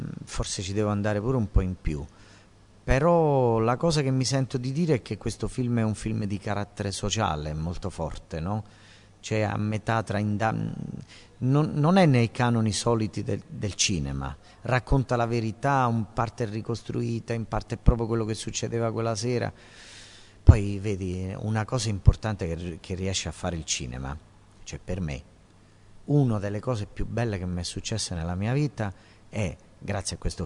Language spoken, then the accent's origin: Italian; Apulia, Italy; Il diritto di poggiare i piedi sul suolo della mia terra non dovrebbe essere negato a nessuno. E in Capitanata